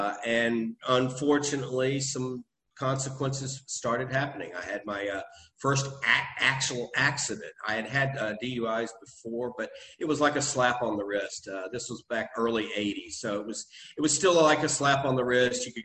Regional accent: Memphis, Tennessee, United States; Going back, I grew up in Memphis, Tennessee, back in the 60s and 70s. My father was a minister.

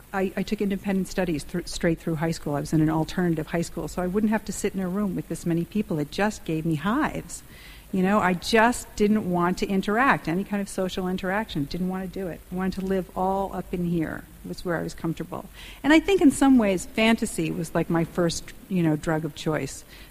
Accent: Connecticut, United States; I grew up in Connecticut

